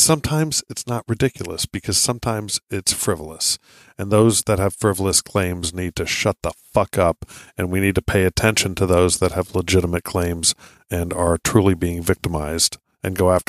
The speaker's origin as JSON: {"language": "English", "region": "Iowa", "country": "United States", "tie": "born or raised there", "said": "My home state. I was born there."}